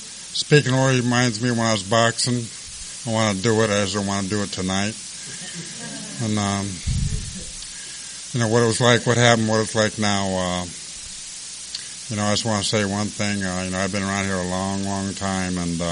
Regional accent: Santa Monica, California, United States; So I grew up all around West LA, Santa Monica area, and I never amounted to much.

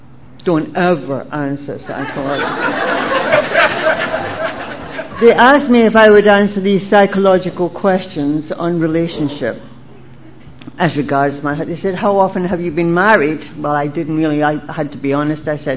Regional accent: United Kingdom; now in Canada; I'm from the UK, by the way.

